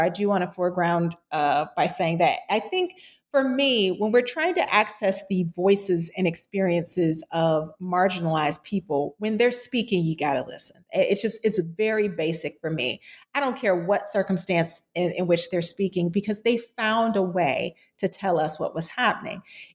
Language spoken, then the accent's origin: English; Florida, United States; you can't include my home state of Florida